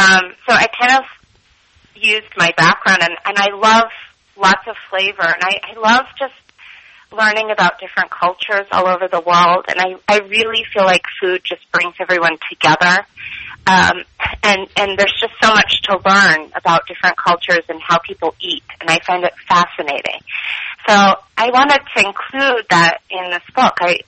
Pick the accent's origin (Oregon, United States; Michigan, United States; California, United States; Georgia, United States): California, United States; Los Angeles; I thought about my background, and I'm from Los Angeles, California, which the history of that is actually more Mexican, Hispanic, Asian.